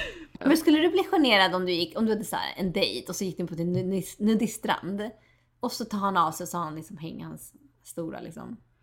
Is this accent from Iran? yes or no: no; Ibiza, Balearic Islands, Spain; now in Sweden; Ja, men jag är från Ibiza, du vet.